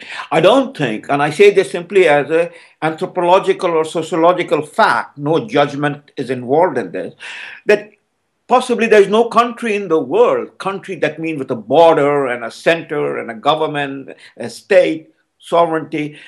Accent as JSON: {"language": "English", "town": "Kolkata", "region": "West Bengal", "country": "India", "said": "I'm from Bengal, from Calcutta"}